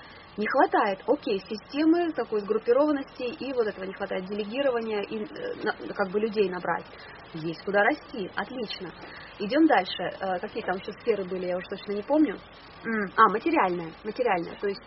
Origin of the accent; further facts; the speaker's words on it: Saint Petersburg, Russia; И база, допустим, там в Питере, в моем родном городе, где мои родственники